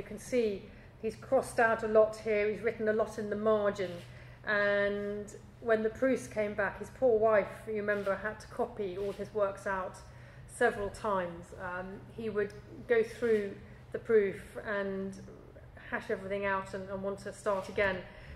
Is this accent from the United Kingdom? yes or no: yes; England, United Kingdom; also born or lived in United States; As you can hear, I'm English, and I'm grateful for having lived in the States for a few years that I'm slightly aware of what a Britishism is.